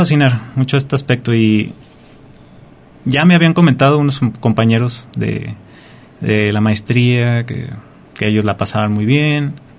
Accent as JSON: {"language": "Spanish", "region": "Zacatecas", "country": "Mexico", "tie": "born there", "also_born_or_lived": "Ojo Caliente", "lives_now": "Colotlán, Mexico", "said": "yo nací en Zacatecas, viví un poco de tiempo en Ojo Caliente, pero he radicado de Colotlán desde hace más de 20 años."}